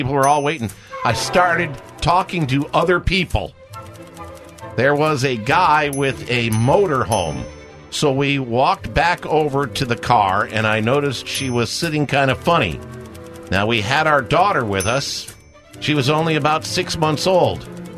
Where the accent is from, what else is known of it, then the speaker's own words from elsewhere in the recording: Fort Myers, Florida, United States; I'm from Fort Myers.